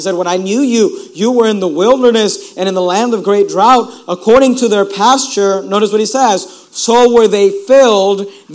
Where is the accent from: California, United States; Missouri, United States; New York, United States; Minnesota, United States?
California, United States; Hayward; also born or lived in Oakland / Sacramento; I grew up in Hayward and Oakland area, I guess, and we went to a Spanish church.